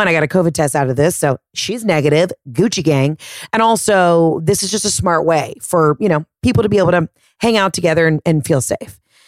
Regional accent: Atlanta, Georgia, United States; yo, I'm a comic from Atlanta.

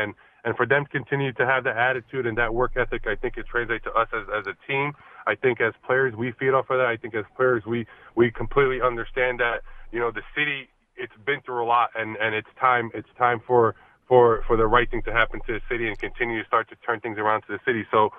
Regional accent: New York City, New York, United States; also born or lived in Brooklyn; growing up in New York City because it exposed me to so much diversity throughout my childhood. You know, New York City, you know, being born in Brooklyn, Sunset Park, and be around, you know, Spanish and Asians and that kind of community.

